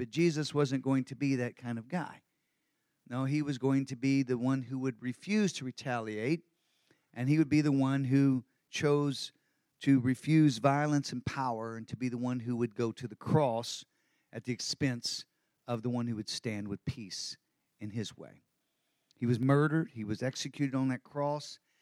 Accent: Texas, United States; because I'm a Texan and that's just the way it works.

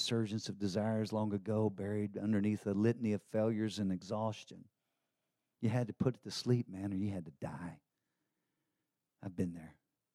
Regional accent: Texas, United States; I could handle the pain. I think I'm a Texan. I'm like you. Yeah, I can handle pain.

